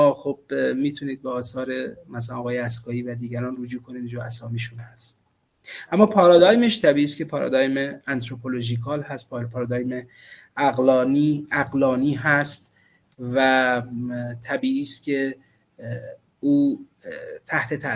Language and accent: Persian; Gilan, Iran; من اهل گیلانم